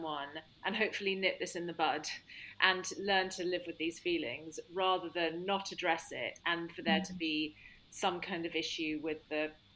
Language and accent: English; United Kingdom; especially being very British